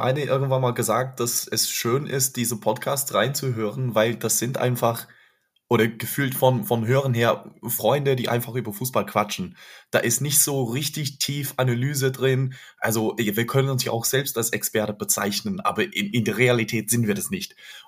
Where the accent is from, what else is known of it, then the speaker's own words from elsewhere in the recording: England, United Kingdom; German is a second language; now in Germany; dass als Ausländer sozusagen, als Engländer, wir nach Deutschland gekommen sind